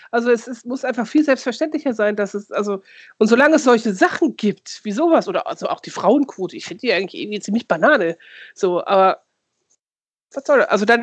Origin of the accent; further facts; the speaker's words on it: Lower Saxony, Germany; Ich komme ja aus der Nähe von Osnabrück, ne?